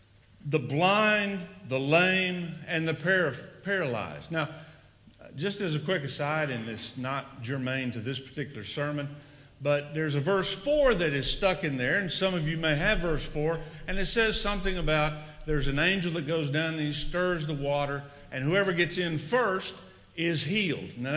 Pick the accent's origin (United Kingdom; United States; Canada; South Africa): United States; Austin, Texas; I'm from Austin, Texas. Great city. Come visit. Don't move there. Way too expensive. But I grew up there. My family's been in Austin, my mom's side, since 1872.